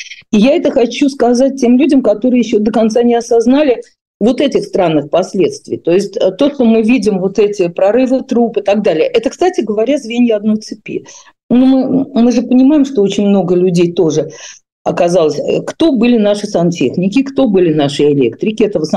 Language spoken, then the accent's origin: Russian; Saint Petersburg, Russia; как жителю и уроженцу города Петербурга